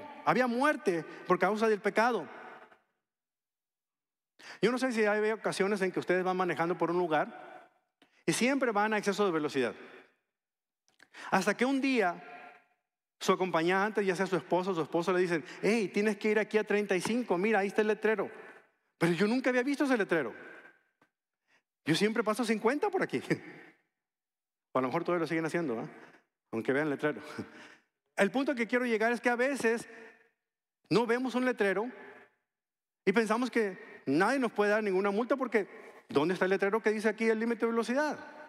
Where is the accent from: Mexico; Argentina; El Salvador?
Mexico; Yo soy de México. Yo ni sabía que existían los seguros de autos.